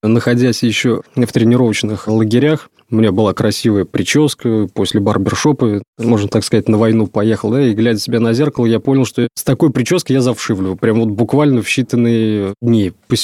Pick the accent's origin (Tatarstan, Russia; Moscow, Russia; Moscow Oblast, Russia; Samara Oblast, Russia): Samara Oblast, Russia; Novokuybyshevsk; Я родом из Самарской области, город Новокуйбышевск.